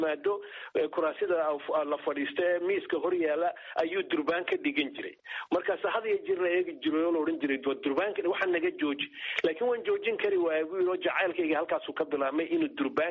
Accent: Gabiley, Woqooyi Galbeed, Somalia; anigu markaan yaraa magaalada Gabiley aanu caruurta ahayn

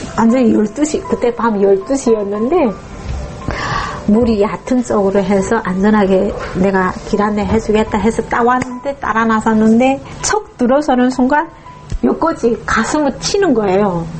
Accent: North Korea; now in South Korea; 내가 탈북자고 아빠가 중국 교포이다 보니까

